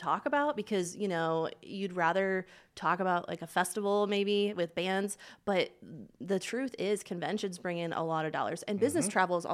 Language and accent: English; Illinois, United States; now in Spokane, United States; I came from Illinois.